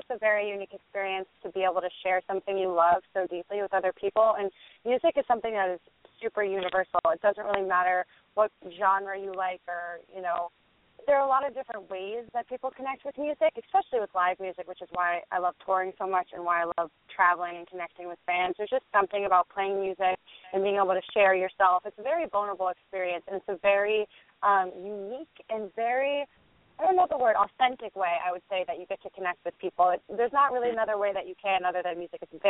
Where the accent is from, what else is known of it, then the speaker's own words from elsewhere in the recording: New York, United States; I come from the New York area, and everybody there, it's this huge family of musicians